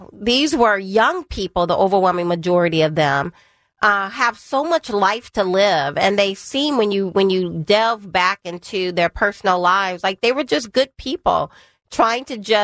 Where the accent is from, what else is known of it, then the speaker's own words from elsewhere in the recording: Deep South, United States; I grew up in the Deep South. I have the blood of slaves coursing through my veins.